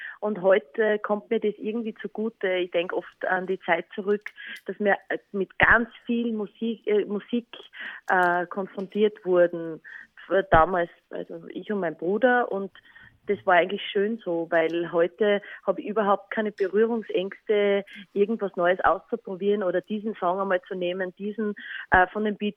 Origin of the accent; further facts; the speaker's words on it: Bad Aussee, Styria, Austria; also born or lived in Schladming; Geboren bin ich in Schladming, aufgewachsen in Bad Aussee.